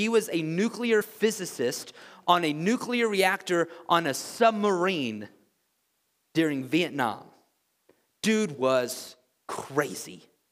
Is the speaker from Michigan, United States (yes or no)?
no; Missouri, United States; I'm from Southern Missouri, and pretty much every person from Southern Missouri is related in one way or another to Jesse James